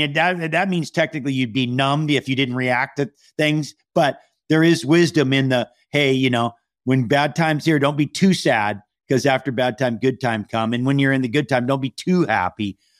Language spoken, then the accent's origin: English; Hawaii, United States; Cause I also, you know, I'm from Hawaii, and so we have a home there that we just finished during the pandemic